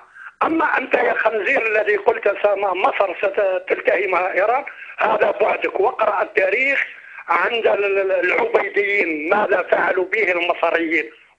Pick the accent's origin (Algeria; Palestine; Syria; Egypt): Algeria; وانا كجزائري وكغيور على كل مسلم سني وكل عربي